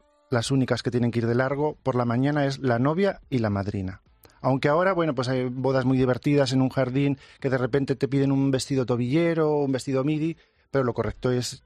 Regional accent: Miguel Esteban, Castilla-La Mancha, Spain; Ellas fueron la gente de mi pueblo, de Miguel Esteban, las primeras que confiaron en mí, me compraron los primeros vestidos, que empecé muy joven, empecé con 16 años a coser en el taller de mis padres

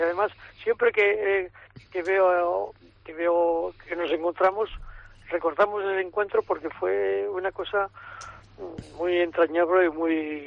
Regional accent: Comillas, Cantabria, Spain; poder llegar a mi pueblo, o sea, a llegar a Comillas, ¿no? Y decir, oye, yo he salido de aquí y vuelvo aquí.

